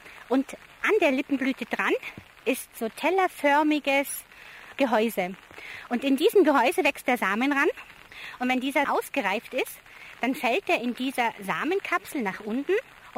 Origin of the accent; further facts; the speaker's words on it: Saxony, Germany; moved away as an adult; now in Lechtal, Austria; Ich komme eigentlich aus dem Kreis Weißwasser, aus der Lausitz und habe damals 1990 die 100 Mark Begrüßungsgeld geholt in Berlin und bin dann mit den 100 Mark hierher gekommen.